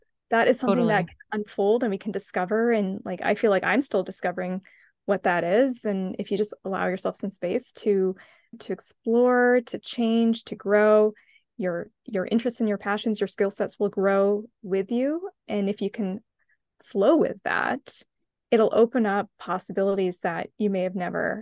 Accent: Canada; I'm from Canada originally, so I had a J-1 visa

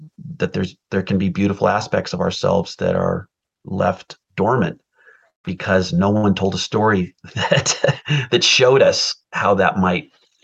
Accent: California, United States; any Oregonian or anyone in Siskiyou County, the county just over the border there where I grew up in California, they can get the book for free.

